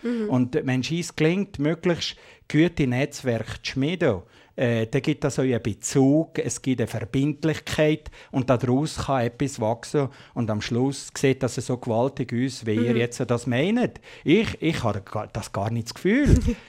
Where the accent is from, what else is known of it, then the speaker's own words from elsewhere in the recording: Valais, Switzerland; now in Zürich, Switzerland; Heimat, die ist nicht einfach für mich nur zu Wallis. Heimat, die musst du suchen, die musst du entdecken, die musst du wieder finden. Damals, als ich vor 40 Jahren vom Wallis weggegangen bin, habe ich meine Heimat fast wie verloren